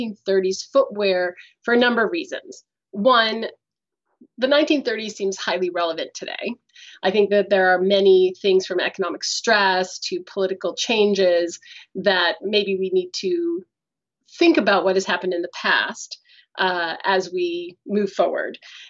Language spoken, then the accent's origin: English; United States; I'm American.